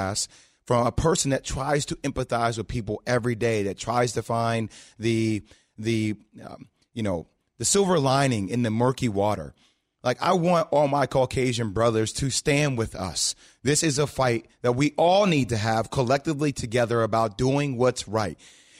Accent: New Jersey, United States; Just to provide everybody context, I grew up in New Jersey.

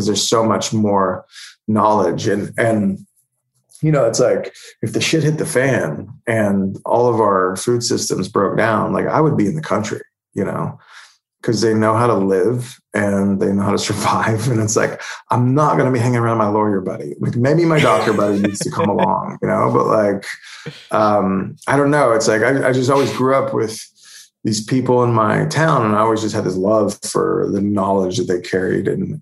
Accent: Holdenville, Oklahoma, United States; we walked all over my hometown of Holdenville.

